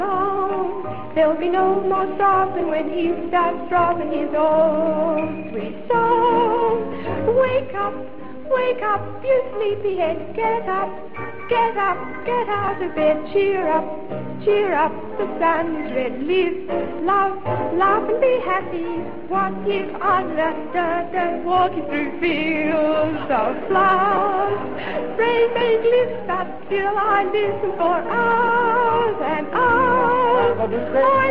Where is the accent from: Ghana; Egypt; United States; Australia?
Australia; Petersham, New South Wales; born there; I was born in Petersham.